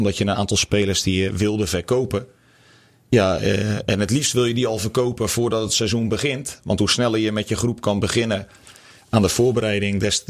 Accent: West Netherlands, Netherlands; Ik kom hier niet vandaan. Ik kom uit het Westen.

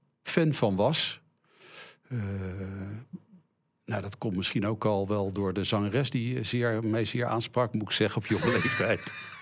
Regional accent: Leiden, South Holland, Netherlands; now in Winsum, Netherlands; ik heb 23 jaar in Leiden gewoond. Ja. Na mijn studie ben ik verhuisd naar Winsum. Maar ik heb in Leiden, ik heb ook in Leiden gestudeerd.

